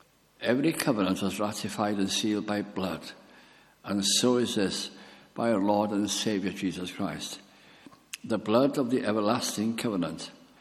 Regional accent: Wales, United Kingdom; Who am I now? I'm Welsh.

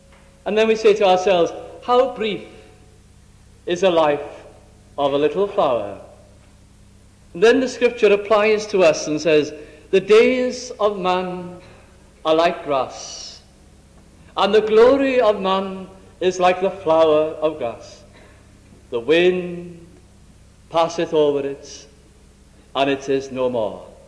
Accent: Wales, United Kingdom; When I go to my hometown, I haven't been there for many, many years, but when I go to a little town in North Wales, I had my early childhood there.

